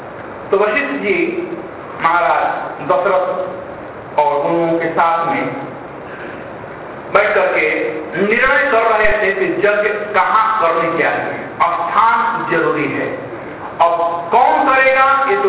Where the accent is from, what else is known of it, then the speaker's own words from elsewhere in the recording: Bihar, India; हमारे यहाँ बिहार में कहते हैं 3 दिन का पहुना और 4th दिन के होना।